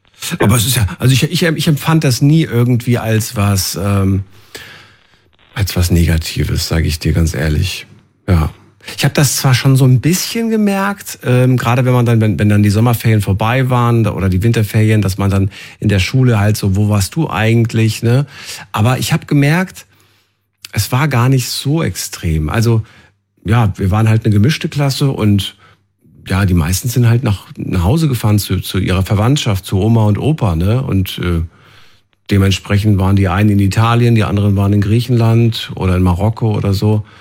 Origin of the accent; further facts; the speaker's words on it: Frankfurt, Hesse, Germany; ich komme ja aus Frankfurt und da gibt es ganz häufig ja, Ironman und irgendwelche, genau, Fahrrad